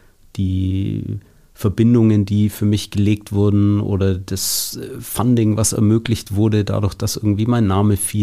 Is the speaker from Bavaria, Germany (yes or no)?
yes; Krumbach, Bavaria, Germany; in Krumbach, einem Ort zwischen Ulm und Augsburg in Bayern, wo ich aufgewachsen bin.